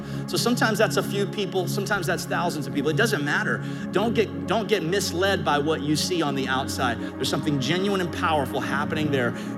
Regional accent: Winter Garden, Florida, United States; I grew up over in the Winter Garden area.

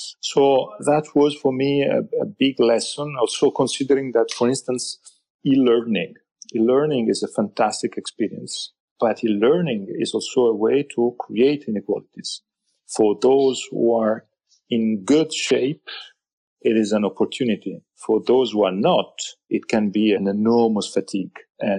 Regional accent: Pisa, Tuscany, Italy; I come from Pisa, of course.

